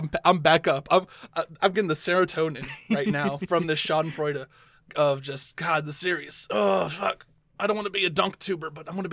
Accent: United States; Now, personally, okay, I'm American.

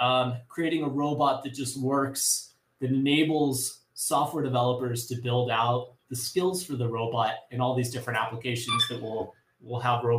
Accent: New Mexico, United States; a flyer for this robotics competition that was going to be going on in a couple hours from where I grew up in New Mexico.

